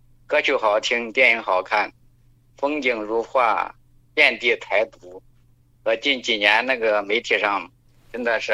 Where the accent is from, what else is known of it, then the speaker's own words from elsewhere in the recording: Nanyang, Henan, China; now in Dongguan, China; 我来自河南南阳，今年40岁，现在在广东东莞